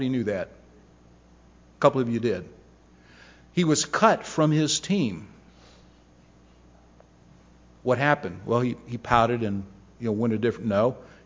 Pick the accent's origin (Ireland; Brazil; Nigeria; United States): United States; Ohio; Now, I grew up in Ohio. I'm a Cleveland Cavaliers fan.